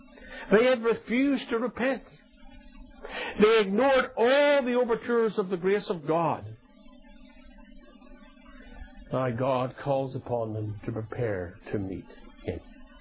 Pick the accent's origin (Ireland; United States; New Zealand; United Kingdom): Ireland; I remember growing up in Ireland